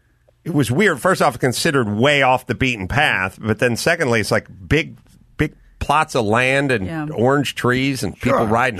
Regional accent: California, United States; Well, I was from the Valley, but I ended up working off of Owen's Mouth over there in Chatsworth

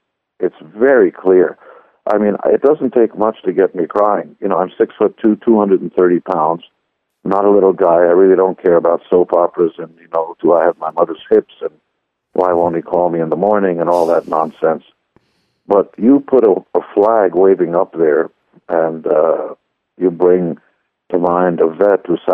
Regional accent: Israel; born there; English is a second language; I was born in Israel. My mother and my father are Hungarian, so I speak Hebrew and Hungarian and German and English and very little Japanese

